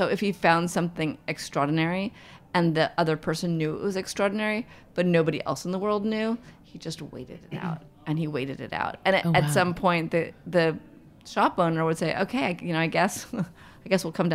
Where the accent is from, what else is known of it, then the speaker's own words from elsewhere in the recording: Manhattan, New York, United States; I grew up in Manhattan.